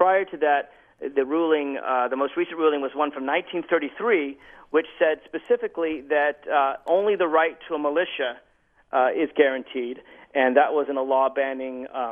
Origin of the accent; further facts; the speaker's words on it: Tennessee, United States; In my home state of Tennessee, that's exactly what they were debating